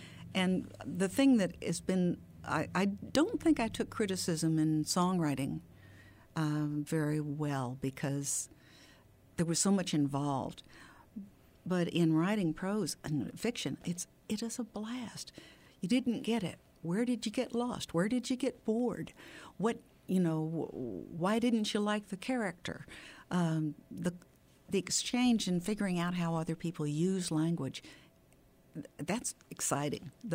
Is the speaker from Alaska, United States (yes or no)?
no; Texas, United States; I was raised in Texas.